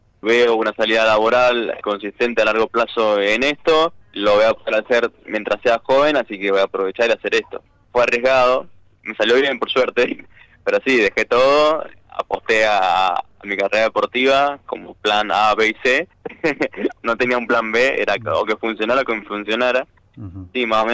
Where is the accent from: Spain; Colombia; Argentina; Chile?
Argentina; Mendoza; Sí, de Capital. Vivo cerca del Parque Central, para la gente que conoce. Muy lindo en Mendoza